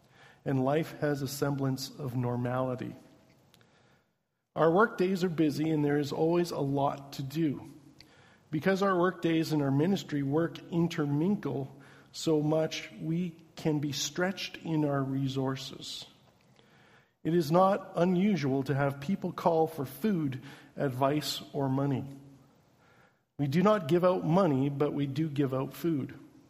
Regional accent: Newfoundland and Labrador, Canada; We are from Newfoundland

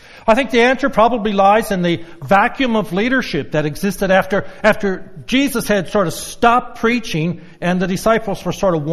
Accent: Newfoundland and Labrador, Canada; I grew up in Newfoundland, and all my family on every side were fishermen.

